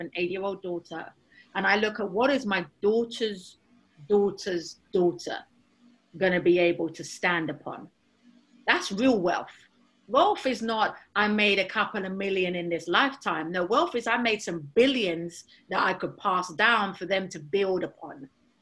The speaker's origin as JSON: {"language": "English", "region": "London", "country": "United Kingdom", "said": "So there I was, a kind of black girl from Southeast London, working underneath"}